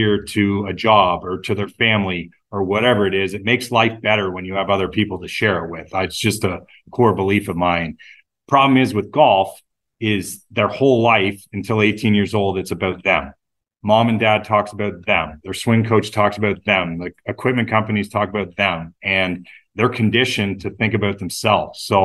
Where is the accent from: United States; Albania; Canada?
Canada; Oakville, Ontario; 14-year-old in 1996 out at Glen Abbey watching Dudley Hart win his first PGA Tour event. That was my hometown.